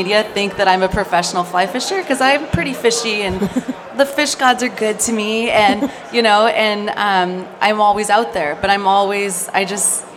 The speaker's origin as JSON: {"language": "English", "region": "Alaska", "country": "United States", "tie": "born there", "said": "You know, I was born in Alaska, so I live in the Pacific Northwest."}